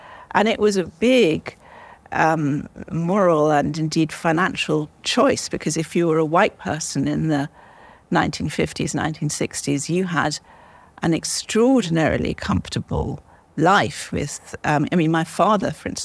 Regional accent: South Africa; born there; So I was born in South Africa, and my mother is South African, and again, from very kind of different backgrounds, Russian Jewish on one side, and Scottish colonialist on the other.

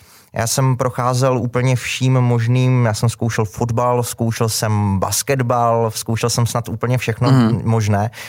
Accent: Ostrava, Moravian-Silesian Region, Czechia; Já jsem patriotem ostravským a hrdě se k tomu hlásím a vždycky říkám, že ti nejlepší Pražáci jsou z Ostravy

